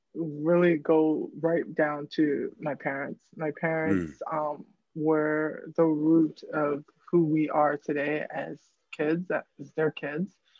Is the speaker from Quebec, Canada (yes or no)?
no; Scarborough, Ontario, Canada; also born or lived in Brampton; So I grew up in Scarborough, and we moved to Brampton in my high school years.